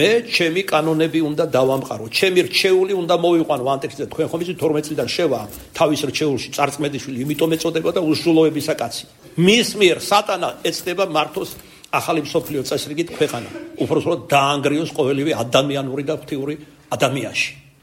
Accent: Kartli, Georgia; ქართლელი ვარ მეცა და ქართლურად გეტყვით.

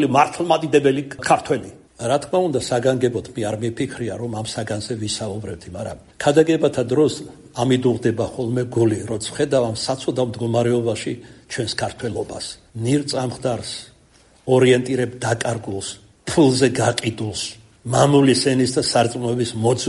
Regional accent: Kartli, Georgia; აი ქართლელი ვარ და ჩვენში გამოთქმარა

